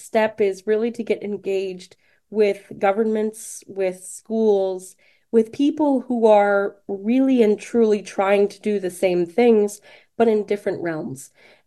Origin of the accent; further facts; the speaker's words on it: Detroit, Michigan, United States; first language French; So I really disentangle my experience as a Francophone growing up in Metro Detroit.